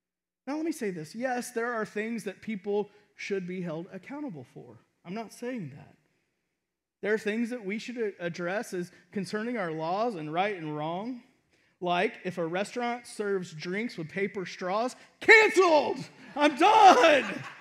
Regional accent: Texas, United States; I mean, I grew up in Texas. I grew up going to lakes, and so I wasn't scared of sharks.

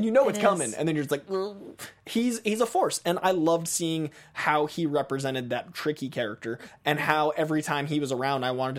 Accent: Boston, Massachusetts, United States; I'm from Boston, and being from Boston, I know some crime, but it's very different.

